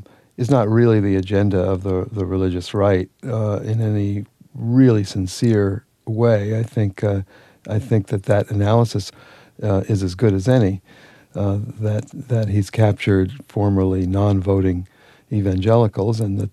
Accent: United States; I'm as good an American as any of these people.

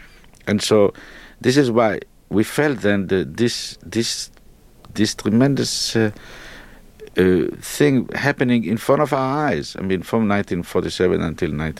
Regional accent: Israel; We grew up in Palestine in the heat, near the sea. We never lived in ghettos.

